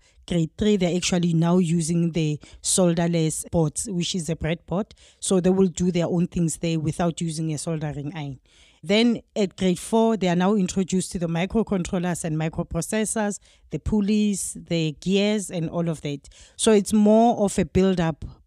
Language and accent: English; Tembisa, Gauteng, South Africa; is from Tembisa. I was born and bred in Tembisa in Gauteng. And I went to school in Tembisa.